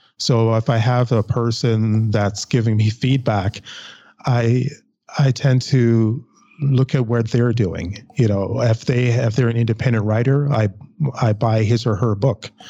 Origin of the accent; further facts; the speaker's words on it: Jamaica; I'm from Jamaica, by the way.